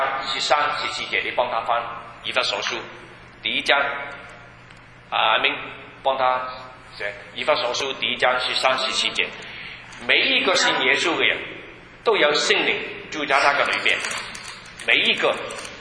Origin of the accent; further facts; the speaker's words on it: China; 但是我们中国人说什么？我是龙人的后裔，我是魔鬼的后裔。